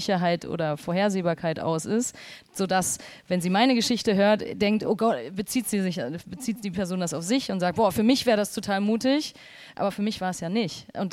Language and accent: German; Dortmund, North Rhine-Westphalia, Germany; Aber sie wohnt auch nicht mehr in Dortmund, meiner Heimat.